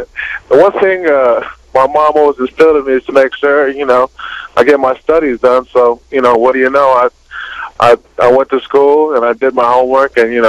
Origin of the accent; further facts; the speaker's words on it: Waipahu, Hawaii, United States; now in Mililani, United States; originally I grew up in Waipahu, but right now I reside in Mililani, Hawaii.